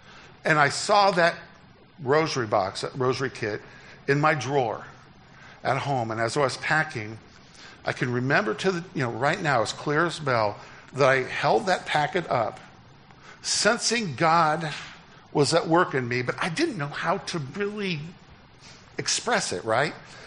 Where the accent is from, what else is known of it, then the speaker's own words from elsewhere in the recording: Decatur, Indiana, United States; So I was born into a very comfortable, very profound Roman Catholic family in my hometown of Decatur, Indiana.